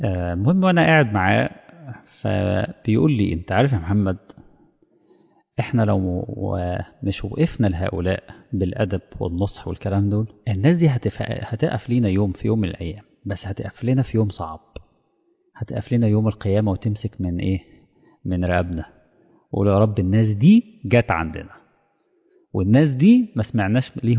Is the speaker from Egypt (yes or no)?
yes; Cairo, Cairo Governorate, Egypt; كان مطعم مسمع جدا عندنا في القاهرة